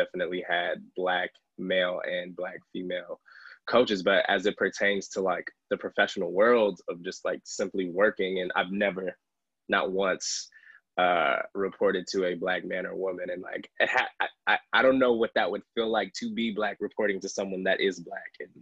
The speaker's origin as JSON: {"language": "English", "town": "Phoenix", "region": "Arizona", "country": "United States", "tie": "born or raised there", "moved": "as an adult", "said": "Grew up, born and raised in Phoenix, Arizona. I served my first 18 there. I call it serving because it was some time. You know, I did my time in the desert."}